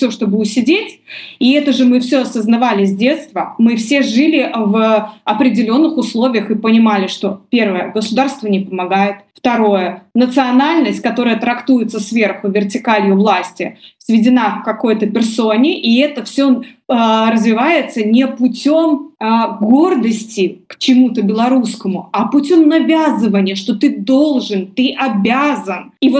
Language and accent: Russian; Polotsk, Vitebsk Region, Belarus; born there; Я вот родилась в Полоцке. Это город, который, ну, я не знаю, на сколько процентов, но большое количество процентов, да, составляли выходцы из России.